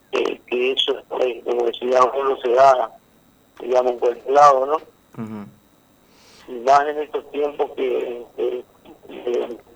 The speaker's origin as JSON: {"language": "Spanish", "town": "Santo Tomé", "region": "Corrientes", "country": "Argentina", "said": "el ballet oficial de Santo Tomé, que es el ballet de mi tierra"}